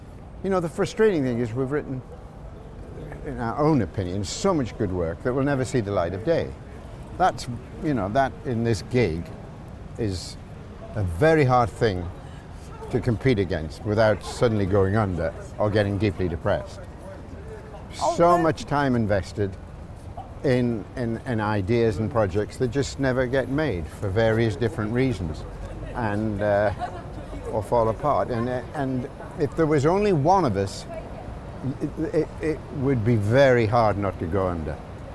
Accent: Northeast, United States; now in Los Angeles, United States; No, I'm from the Northeast. There's no such thing as therapy.

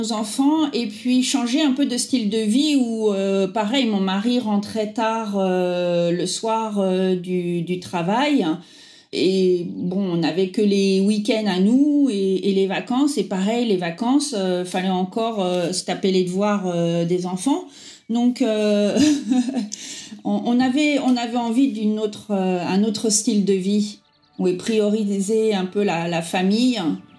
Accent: Paris, Île-de-France, France; moved away as an adult; also born or lived in Sèvres; parisienne. J'ai habité à Paris et à Sèvres. Alors, on avait une vie confortable en France. Et si on a quitté la France

